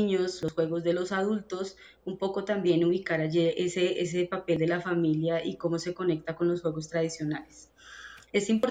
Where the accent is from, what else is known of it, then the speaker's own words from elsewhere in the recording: Bogotá, Colombia; yo soy bogotana, Rola, y acá en Cundinamarca